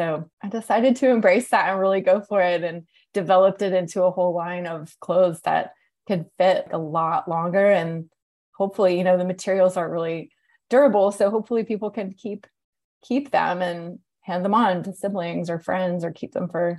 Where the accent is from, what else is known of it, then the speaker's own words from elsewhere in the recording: Atlanta, Georgia, United States; But when I moved to Atlanta, which is my hometown, I ended up getting a job at Carter's